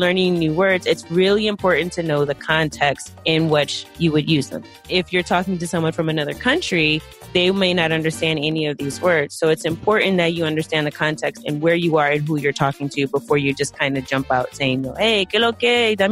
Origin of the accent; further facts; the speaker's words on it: East Coast, United States; I'm from the East Coast of the U.S., so...